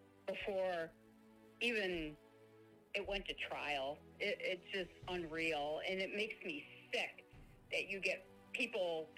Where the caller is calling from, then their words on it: Florida, United States; from Florida.